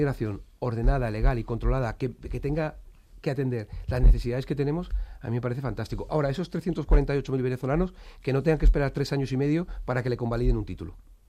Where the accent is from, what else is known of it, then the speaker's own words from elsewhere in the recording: Community of Madrid, Spain; lo que debemos como madrileños, ahora pasaríamos a deberlo como